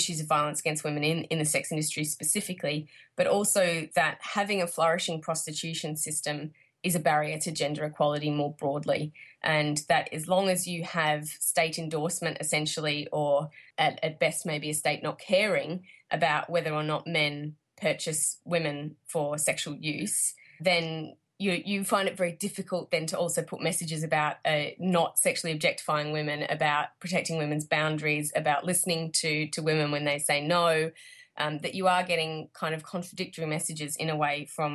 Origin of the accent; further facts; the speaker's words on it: Victoria, Australia; we have in my home state of Victoria here